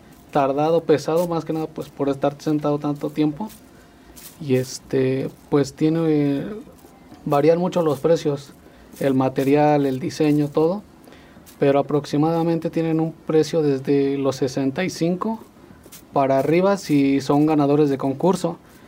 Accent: Yautepec, Morelos, Mexico; soy artesano de Yautepec

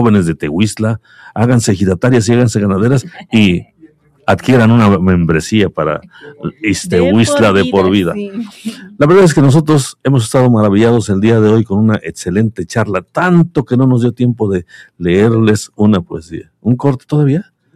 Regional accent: Zacatepec, Morelos, Mexico; yo soy de Zacatepec

